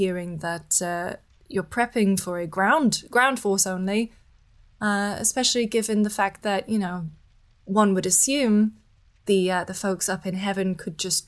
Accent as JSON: {"language": "English", "country": "United Kingdom", "said": "being British"}